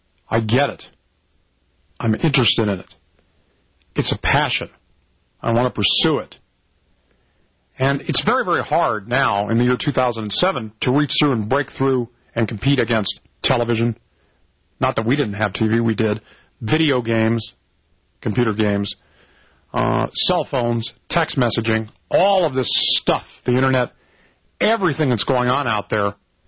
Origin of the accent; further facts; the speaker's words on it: Los Angeles, California, United States; I grew up in L.A.